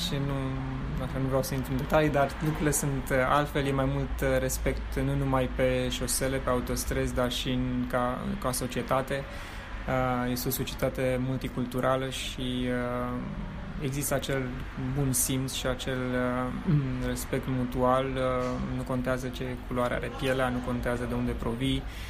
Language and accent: Romanian; Romania; eu nu m-am simțit niciun fel dat deoparte pentru că provin din România